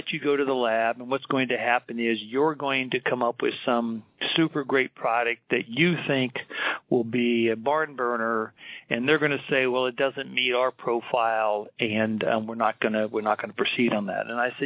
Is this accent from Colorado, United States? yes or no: no; Florida, United States; born there; moved away as an adult; also born or lived in Houston; I was born in Florida, graduated both with an accounting and law degree from the University of Florida, and moved to Houston, where I practiced accounting with Arthur Anderson, migrated to the West into Nevada in 1978, and I've been here ever since.